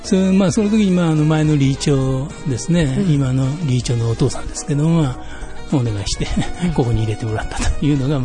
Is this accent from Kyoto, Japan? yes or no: yes; Kyoto, Japan; 盆地ですからね、うん、まさに何もないところで生まれました。